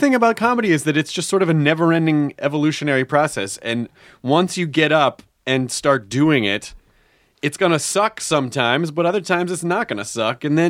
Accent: Memphis, Tennessee, United States; also born or lived in Kentucky; Actually, I was born in Kentucky and then I grew up in Memphis.

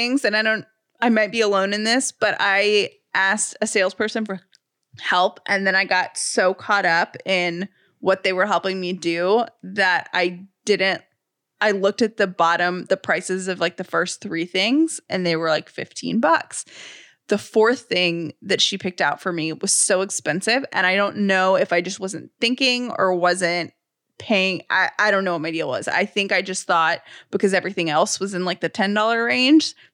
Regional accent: the South, United States; Oh, that's so funny because I was going to say the opposite, but that's because I'm from the South.

